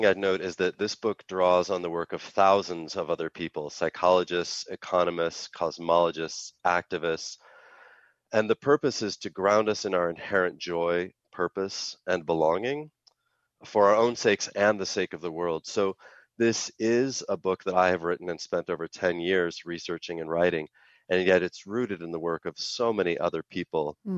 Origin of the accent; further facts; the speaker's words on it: Idaho, United States; And I'm from Idaho, but I live in the Hudson Valley in New York now